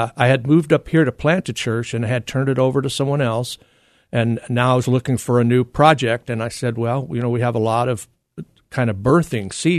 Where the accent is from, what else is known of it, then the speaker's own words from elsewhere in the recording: Kentucky, United States; I grew up in Kentucky, which is paradise, you know.